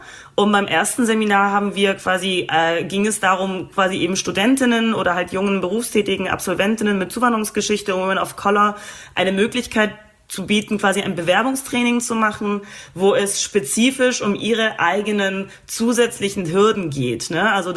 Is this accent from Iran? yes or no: no; Poland; now in Germany; Ich wurde früher als Polin wahrgenommen, heute passiert das so gut wie gar nicht mehr, nur noch sehr, sehr selten.